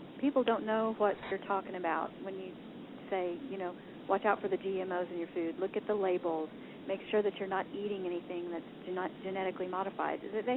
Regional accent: Missouri, United States; Well, growing up in Southwest Missouri, my parents did this while I was growing up.

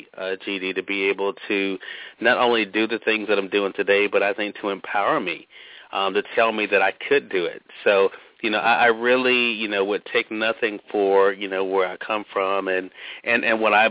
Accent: Mississippi, United States; Actually, Mississippi, where I've moved back to now. Actually grew up in Mississippi.

